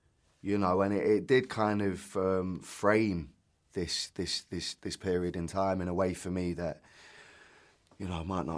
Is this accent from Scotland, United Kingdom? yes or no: no; Derby, East Midlands, United Kingdom; accent: Derby; I think my accent. Yeah. Yeah, it's got to be Derby. It can't be Nottingham. It can't be Yorkshire. It can't just be generic North. It has to be Elveston Derby.